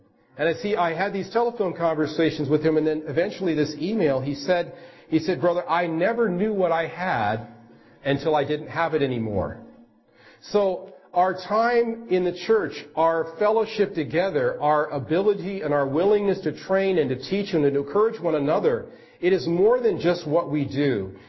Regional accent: Maryland, United States; Well, I came from Maryland, but that's not the question that they're asking.

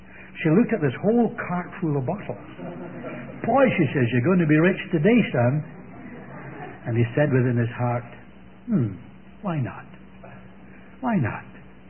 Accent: Scotland, United Kingdom; being a Scotsman, I had to devise some means for providing pocket money for these kids

